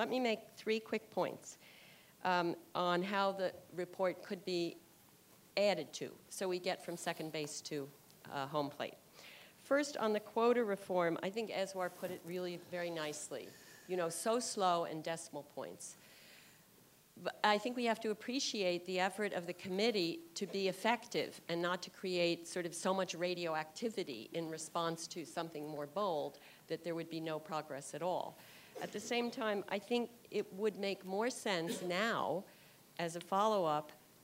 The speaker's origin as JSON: {"language": "English", "country": "United States", "said": "And I was thinking, as an American, it's a bad metaphor, but using baseball"}